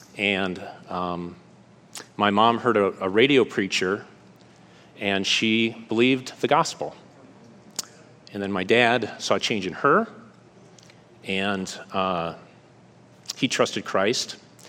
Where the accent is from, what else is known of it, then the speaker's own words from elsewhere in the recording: Green Bay, Wisconsin, United States; At the time, I was growing up in Green Bay.